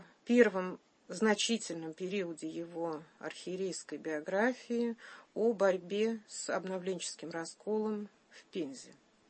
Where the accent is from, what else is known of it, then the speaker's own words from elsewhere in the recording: Riga, Latvia; я сама, будучи уроженкой Риги, не раз, конечно, была у его святых мощей в соборе, который стоит в самом центре столицы